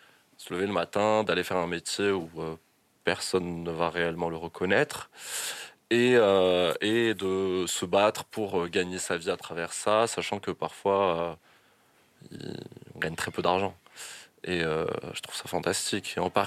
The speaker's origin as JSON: {"language": "French", "town": "Casablanca", "region": "Casablanca-Settat", "country": "Morocco", "tie": "born or raised there", "said": "j'ai grandi à Casablanca et je me suis rendu compte que c'était une ville... Enfin, j'ai grandi autour du béton, globalement."}